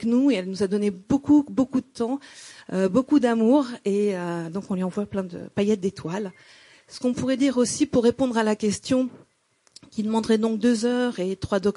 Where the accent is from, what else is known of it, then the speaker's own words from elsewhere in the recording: France; Je viens de France et depuis 12 ans, en fait, je viens régulièrement à l'Estime